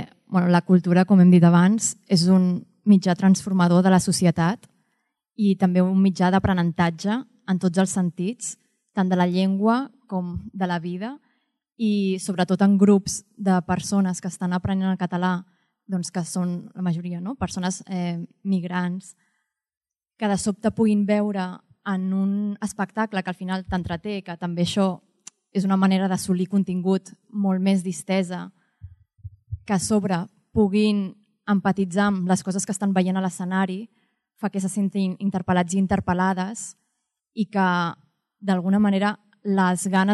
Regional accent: Catalonia, Spain; que sóc catalana, o sigui, nascut aquí i parlo català

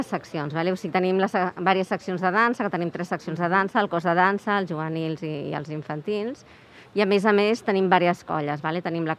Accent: Barcelona, Catalonia, Spain; jo soc de Gràcia

